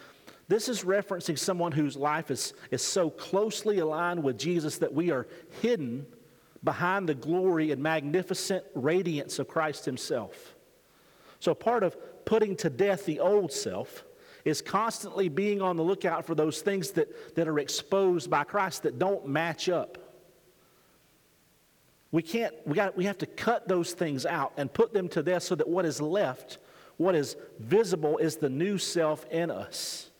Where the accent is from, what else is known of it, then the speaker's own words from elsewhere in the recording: Alabama, United States; I'm from Alabama. We don't do grammar there.